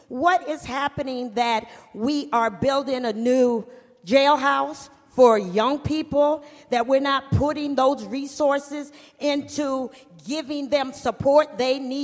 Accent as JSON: {"language": "English", "region": "Washington", "country": "United States", "said": "We come from Kitsap County."}